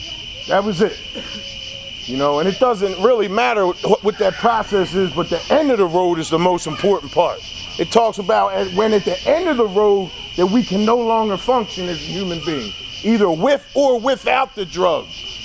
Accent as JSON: {"language": "English", "town": "Baltimore", "region": "Maryland", "country": "United States", "said": "I'm from Southwest Baltimore."}